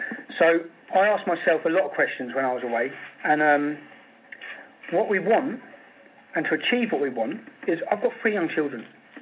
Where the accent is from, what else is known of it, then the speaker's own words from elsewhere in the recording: Luton, East of England, United Kingdom; We're from Luton Town, it's a completely multicultural town